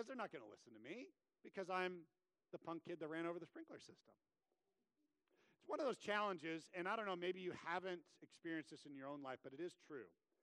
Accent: Vacaville, California, United States; I grew up in the church. And there's been many a times I've gone back to my hometown, Bethany Lutheran Church in Vacaville

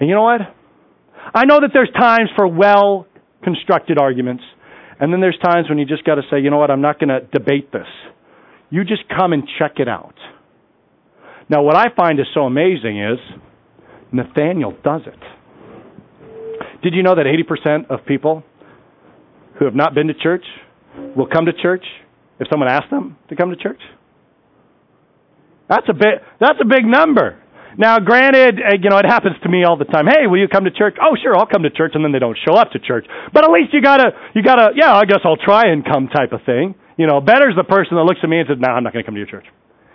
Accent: Vacaville, California, United States; But I grew up in Vacaville, California. That's my hometown.

